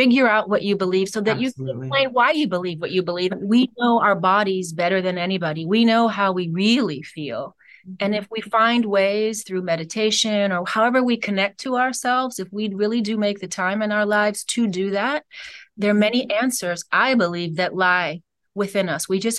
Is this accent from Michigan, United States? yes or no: no; Cleveland, Ohio, United States; A friend of mine in Cleveland, I'm from Cleveland, Ohio